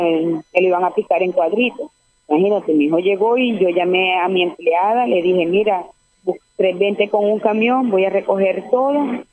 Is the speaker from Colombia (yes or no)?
yes; Colombia; Como yo soy colombiana, yo abrí el registro.